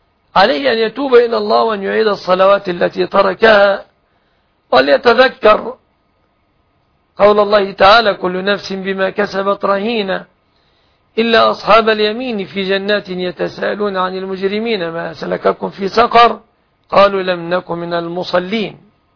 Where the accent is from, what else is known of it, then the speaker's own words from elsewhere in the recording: Egypt; أن يحفظ بلادنا مصر